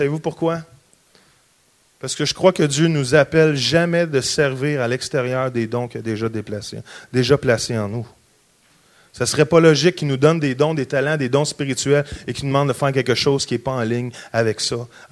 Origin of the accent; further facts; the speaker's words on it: Quebec, Canada; moi j'ai été élevé au Québec à garder le mythe du pasteur